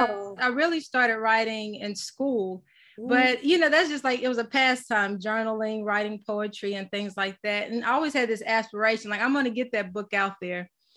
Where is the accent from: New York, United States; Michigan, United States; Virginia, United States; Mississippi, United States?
Mississippi, United States; Yes, as she said … I'm from Mississippi. Right now I'm in Laurel, Mississippi with my husband and two children.